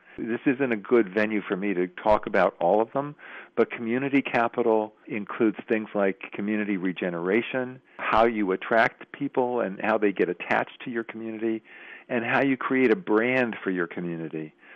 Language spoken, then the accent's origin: English; Bethlehem, Pennsylvania, United States; people looking at me sadly that I was from Bethlehem, Pennsylvania, you know, kind of the poster child for industrial loss.